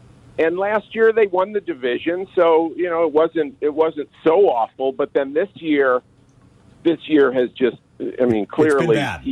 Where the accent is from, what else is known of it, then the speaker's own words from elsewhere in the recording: Highland Park, Illinois, United States; You know, I grew up in Highland Park. I'm not sure why I chose the Sox over the Cubs, but that's just what happened from, you know, eight, 9 years old.